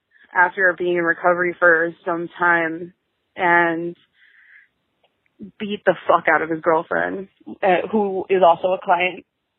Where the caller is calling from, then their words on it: Florida, United States; I'm calling you from South Florida